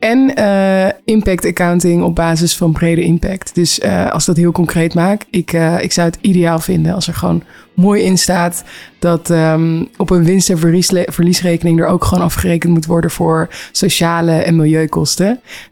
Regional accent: Helmond, North Brabant, Netherlands; accent: Brabant; Ik kom uit Helmond. Dat is in Zuidoost-Brabant. Uit Brabant, inderdaad. Ja. Ik had vroeger een Brabantse accent dan nu.

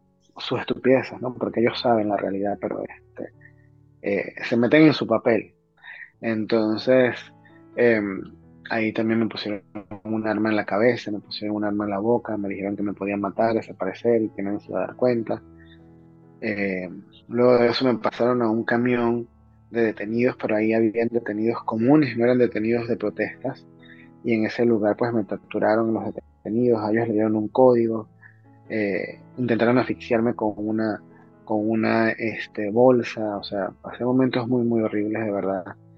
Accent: Mérida, Venezuela; Soy de Mérida. Mérida, la ciudad de los caballeros en Venezuela.

